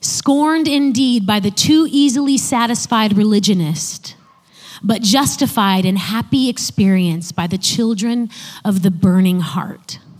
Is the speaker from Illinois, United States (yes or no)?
yes; Chicago, Illinois, United States; I grew up in the Chicago area, so every day in the afternoon, Oprah's show re-aired at like from 3 to 4 p.m. in the afternoon.